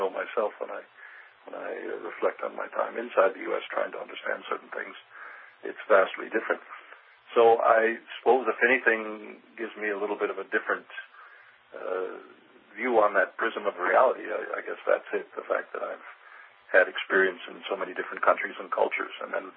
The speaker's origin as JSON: {"language": "English", "region": "Midwest", "country": "United States", "tie": "born or raised there", "also_born_or_lived": "Texas / New Jersey", "said": "basically I grew up in the Midwest and later in Texas. That's where I was born toward the end of the Second World War."}